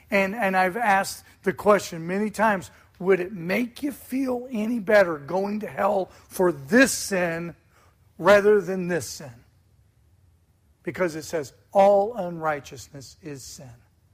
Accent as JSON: {"language": "English", "country": "United States", "said": "As an American, I will never submit to the enemy. As an American, as a patriotic American, I will never submit."}